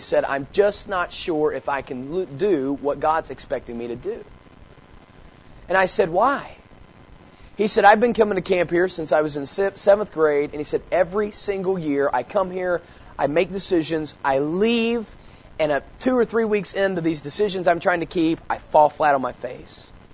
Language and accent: English; West Virginia, United States; I grew up in West Virginia, and I went to a West Virginia public high school, okay?